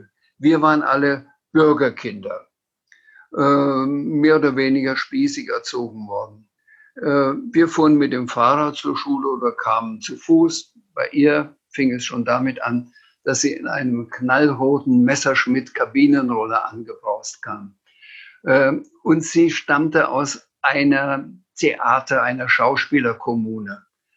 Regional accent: Bavaria, Germany; accent: Franconian; trotz meiner fränkischen Mundart

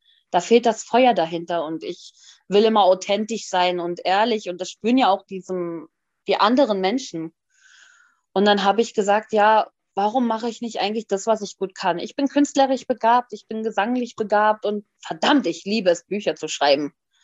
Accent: Hanover, Lower Saxony, Germany; ich komme aus Hannover

